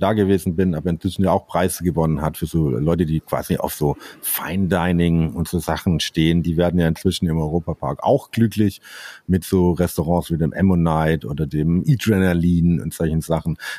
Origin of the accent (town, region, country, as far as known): Emmendingen, Baden-Württemberg, Germany; born or raised there; also born or lived in Freiburg